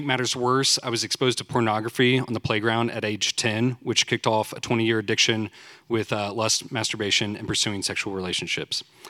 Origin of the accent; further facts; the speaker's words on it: McKinney, Texas, United States; I grew up in McKinney, just north of here